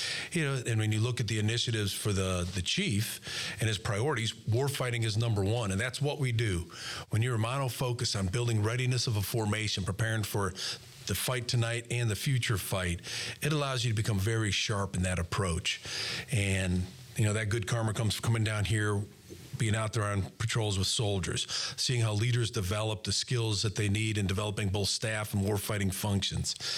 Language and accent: English; Janesville, Wisconsin, United States; So I grew up in Janesville, Wisconsin, and if you're looking and I went to West Point.